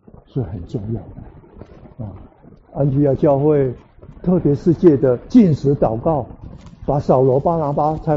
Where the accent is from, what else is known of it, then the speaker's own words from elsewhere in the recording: China; 我在中国的时候，我的小区里面只有我一个中国人， 其他都是韩国人